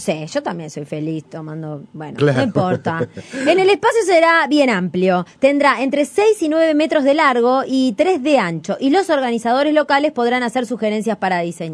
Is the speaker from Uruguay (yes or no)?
yes; Uruguay; soy bicho uruguaya.